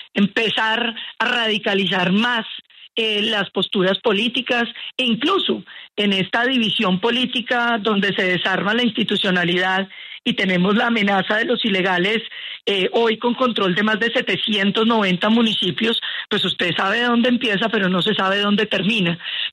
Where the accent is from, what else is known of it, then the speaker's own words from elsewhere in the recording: Colombia; Nosotros como colombianos tenemos que entender que nos estamos envejeciendo antes de volvernos ricos.